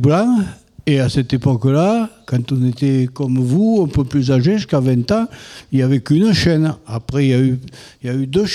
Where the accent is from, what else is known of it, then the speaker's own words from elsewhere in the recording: Montmirail, France; Je suis né à Montmira et il y a 93 ans que je suis là. À part le temps de mon service militaire, je suis toujours resté à Montmira.